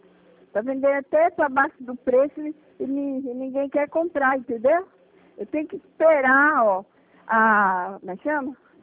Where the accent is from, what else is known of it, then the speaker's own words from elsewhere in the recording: Minas Gerais, Brazil; Eu sou mineira